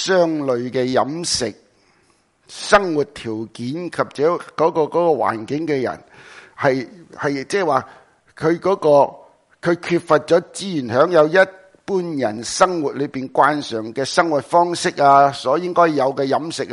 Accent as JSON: {"language": "Cantonese", "country": "China", "said": "所以我哋中国人都讲啊，"}